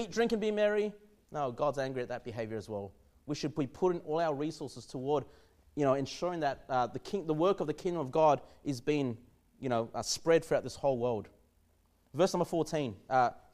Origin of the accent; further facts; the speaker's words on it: Australia; it's like I made it as an Australian, right?